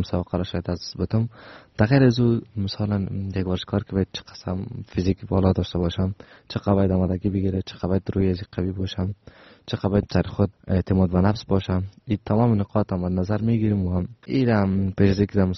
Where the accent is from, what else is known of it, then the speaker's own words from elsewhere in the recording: Afghanistan; ما افغان هستم،